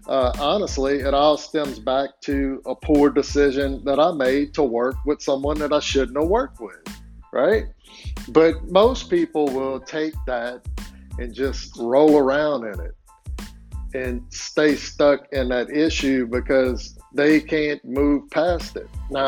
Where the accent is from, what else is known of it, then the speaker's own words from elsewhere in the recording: Louisiana, United States; I'm from Louisiana, so I'm apologize. I don't always use the best grammar